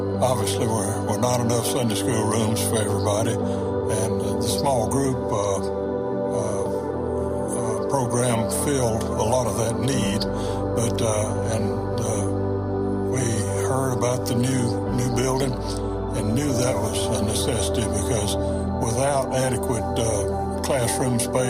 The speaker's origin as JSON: {"language": "English", "town": "Marietta", "region": "Georgia", "country": "United States", "lives_now": "Lexington, United States", "said": "We are from Marietta, Georgia. My wife, Susan, and I, we lived in Marietta for many years."}